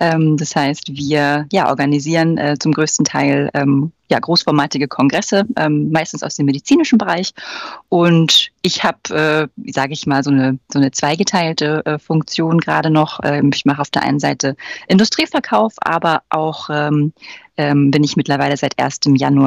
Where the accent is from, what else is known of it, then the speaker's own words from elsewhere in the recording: Schleswig-Holstein, Germany; born there; now in Hamburg, Germany; 33 Jahre alt. Ich komme gebürtig aus Schleswig-Holstein, wohne in Hamburg